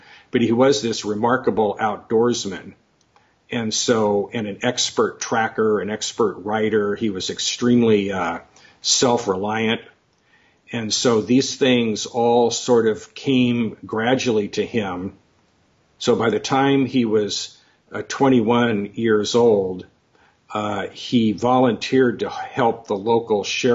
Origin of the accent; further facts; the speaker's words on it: California, United States; Because I felt as a Californian, like I was almost a poacher, you know, invading Texas and stealing one of their great stories.